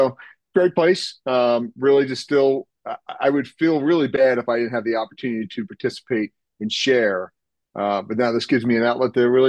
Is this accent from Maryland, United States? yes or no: yes; Baltimore, Maryland, United States; so I'm born and raised in Baltimore. The Orioles are my team.